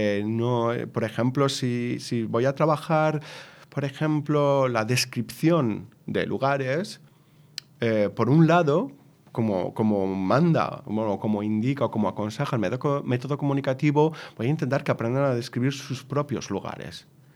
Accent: Valencian Community, Spain; first language Valencian; Spanish is a second language; para una persona como yo, valenciano hablante

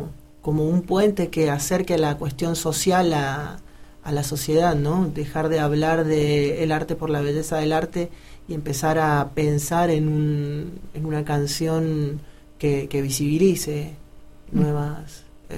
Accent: Argentina; now in Brussels, Belgium; de venir de un país como la Argentina a vivir a Bruselas

